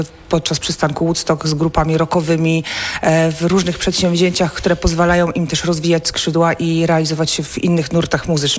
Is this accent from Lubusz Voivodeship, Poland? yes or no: yes; Gorzów Wielkopolski, Lubusz Voivodeship, Poland; Tak, jestem rodowitą gorzowianką.